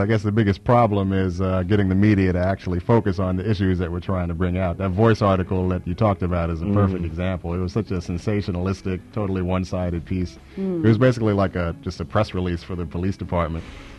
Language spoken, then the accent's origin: English; New York, United States; which I take as an insult as a New Yorker that you think we'd be so frail.